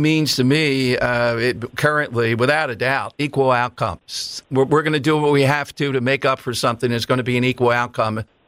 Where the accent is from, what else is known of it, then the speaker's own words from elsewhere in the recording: Philadelphia, Pennsylvania, United States; Did he have an advantage of me growing up in South Philly?